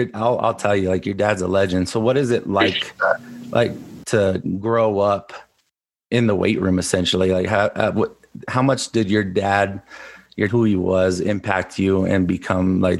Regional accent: Colorado, United States; you know, I grew up in Colorado like you, so I know who CU was.

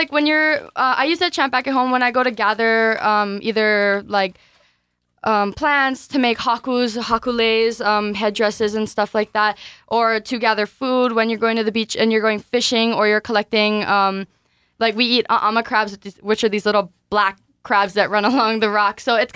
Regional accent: Hawaii, United States; I'm from the Big Island of Hawaii.

